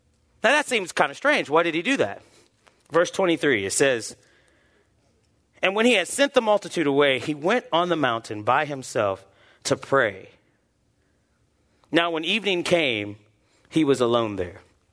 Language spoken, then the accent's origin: English; Ohio, United States; I'm from Ohio, so I love you guys.